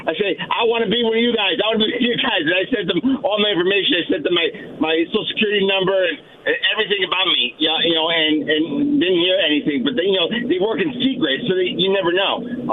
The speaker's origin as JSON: {"language": "English", "town": "West Hartford", "region": "Connecticut", "country": "United States", "tie": "born or raised there", "said": "I'm calling from West Hartford. And it all comes out in the wash. I'm going to be 48 in a couple weeks, right? And my neighbor, when I grew up in West Hartford, my neighbor, I found out later, was FBI."}